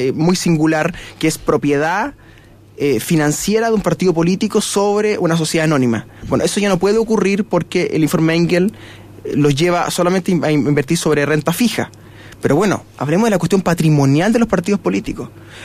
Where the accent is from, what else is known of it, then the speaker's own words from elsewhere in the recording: Melipilla, Santiago Metropolitan, Chile; Soy de Milipilla